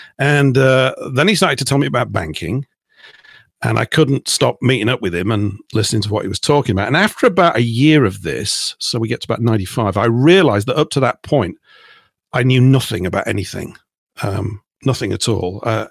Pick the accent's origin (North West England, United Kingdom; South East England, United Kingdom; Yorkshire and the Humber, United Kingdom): Yorkshire and the Humber, United Kingdom; me and my wife moved out of London because it was a silly place, couldn't really afford to live there. And I've been living on the South Coast ever since. And even though I hail from Yorkshire